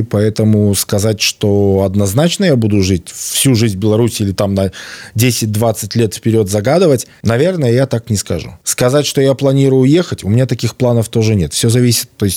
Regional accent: Northern Bulgaria, Bulgaria; Russian is a second language; Это маленькое село на берегу Дуная в Северной Болгарии. У нас вот наше село 500 метров до Дуная и по ту сторону Румынии.

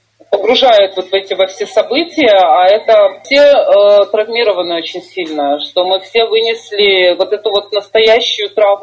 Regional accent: Belarus; мы как белорусы, как вот страна, родились именно в этой, во всей ситуации 2020 года.

